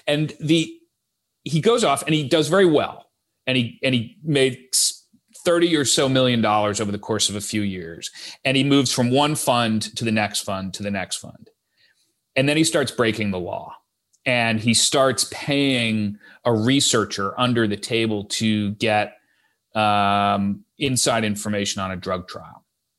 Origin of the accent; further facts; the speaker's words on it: Greenwich, Connecticut, United States; a hedge fund manager who lives in my hometown, Greenwich, Connecticut